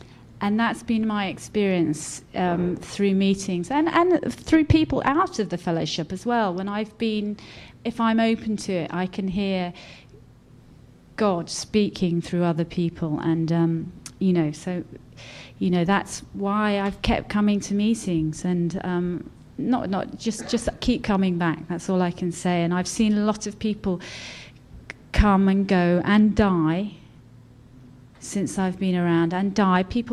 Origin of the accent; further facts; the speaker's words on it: London, United Kingdom; I was born in London. I'm a Londoner. I grew up in Notting Hill Gate. And obviously, I haven't really left, haven't gone very far. Still live in northwest London. I was the youngest of four children.